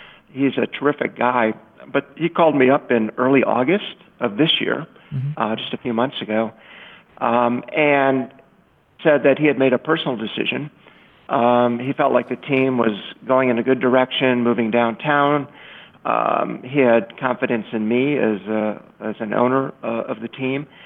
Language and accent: English; Indiana, United States; You know, I grew up in Indiana, not far from Chicago, and it was not an option for me growing up.